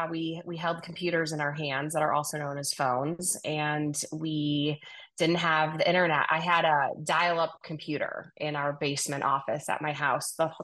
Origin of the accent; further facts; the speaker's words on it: Illinois, United States; the very small town I grew up in Illinois.